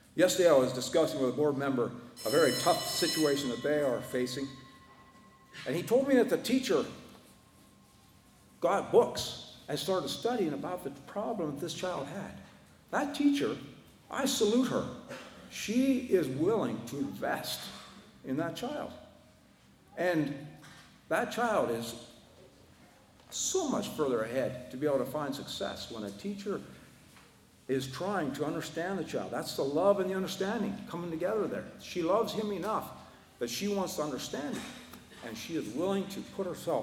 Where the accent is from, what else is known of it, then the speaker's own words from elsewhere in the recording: Duchess, Alberta, Canada; She's not my aunt, but we grew up knowing her in Dutchess, Alberta. I grew up in Dutchess, Alberta.